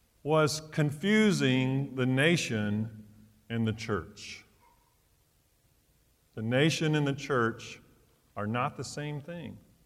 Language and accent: English; Georgia, United States; The great Southern novelist Flannery O'Connor, from my home state of Georgia, once wrote